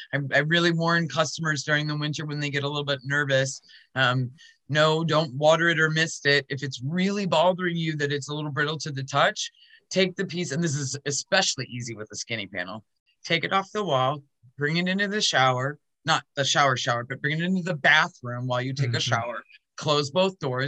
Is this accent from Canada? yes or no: yes; Ontario, Canada; also born or lived in Des Moines, Iowa; now in Kansas City, United States; Well, I was born in Des Moines, Iowa. Moved a lot growing up. Ended up graduating from high school in Ontario, Canada. Didn't come to Kansas City until 1999.